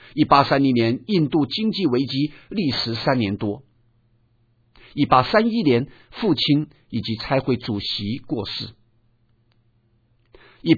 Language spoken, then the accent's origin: Chinese; China; 也就是我们中国人所熟悉的戴德生